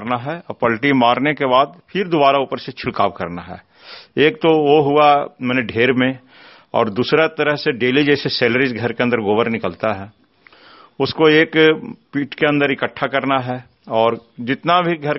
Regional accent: Nagarnausa, Bihar, India; ग्राम नगरनौसा, थाना नगरनौसा, जिला नालंदा की निवासी हूं।

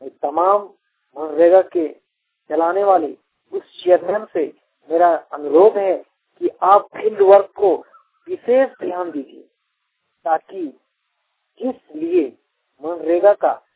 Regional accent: Jharkhand, India; राही बस्ती नर्रा पंचायत बोकारो झारखंड का निवासी हूँ

